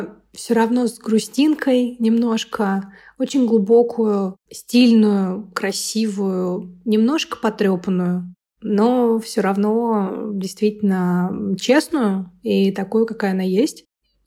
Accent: Moscow, Russia; now in Tbilisi, Georgia; всю жизнь прожила в Москве, и в Тбилиси я только последние 3 года, да, поэтому для русских в России я всегда была грузинка, для грузин в Грузии я эта, которая из Москвы приехала.

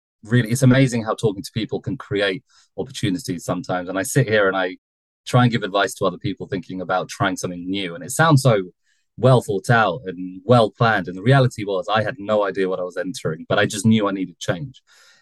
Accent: United Kingdom; I'm from the UK, as you'll probably tell from my accent.

